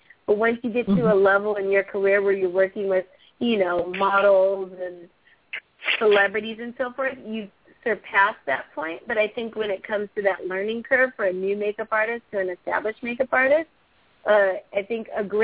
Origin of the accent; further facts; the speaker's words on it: California, United States; now in New York, United States; I was raised in California. My father lived in New York, so I would come back and forth since high school.